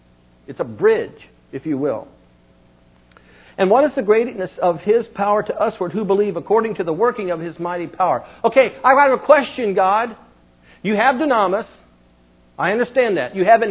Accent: Missouri, United States; But I'm from Missouri. So show me.

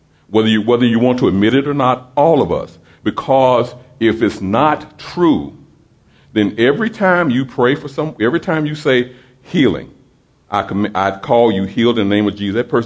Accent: Tennessee, United States; I'm from Tennessee, okay? And Tennessee is known as the Volunteer State.

